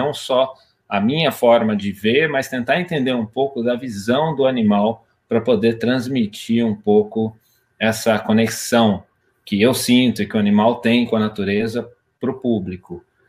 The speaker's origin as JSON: {"language": "Portuguese", "town": "Itajubá", "region": "Minas Gerais", "country": "Brazil", "tie": "born there", "said": "eu nasci em Itajubá, no interior de Minas Gerais, lugar rodeado por montanhas, no meio da Serra da Mantiqueira."}